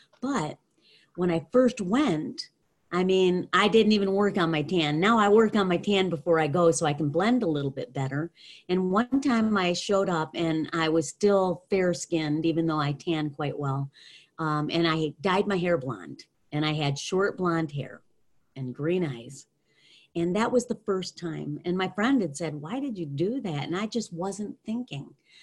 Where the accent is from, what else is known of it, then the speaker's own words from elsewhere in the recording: Michigan, United States; In fact, I grew up in Northern Michigan, and I was 5 hours north of Detroit.